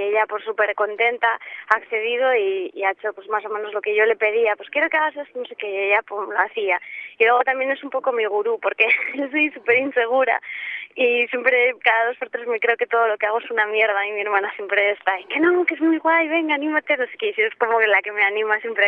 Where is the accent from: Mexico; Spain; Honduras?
Spain; Basque Country; que yo soy vasca